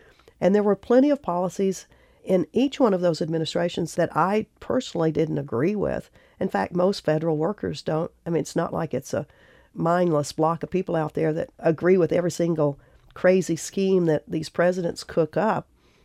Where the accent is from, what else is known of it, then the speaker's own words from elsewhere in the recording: Arkansas, United States; I came from a Midwest family. I grew up in Arkansas, and being in the military was not a family tradition particularly